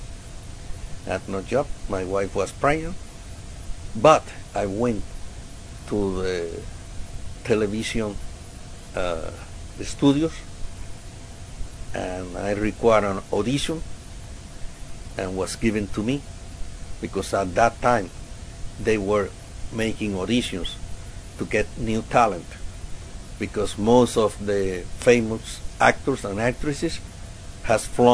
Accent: Cienfuegos, Cuba; You mean where I grew up? You mean my hometown? Cienfuegos, Cuba.

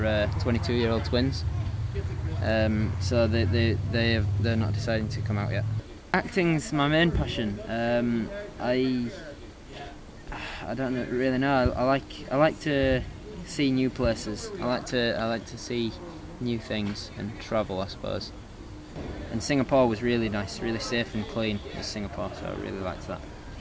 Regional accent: Dewsbury, Yorkshire and the Humber, United Kingdom; I was born in Dewsbury Hospital in West Yorkshire, in England. I've lived in the same home all my life, up to the age of around 18 and a half. At the end of last year, I lived in Morley, South Leeds.

